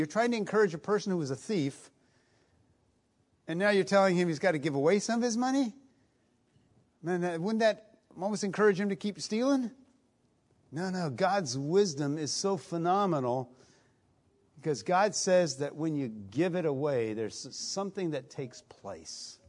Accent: Italy; I grew up in Italy, This is very common throughout Italy, the vineyards of Italy.

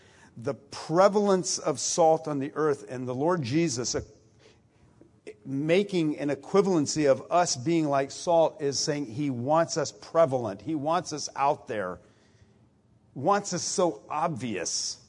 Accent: Italy; Now, this one is for me because I grew up in Italy and I love prosciutto.

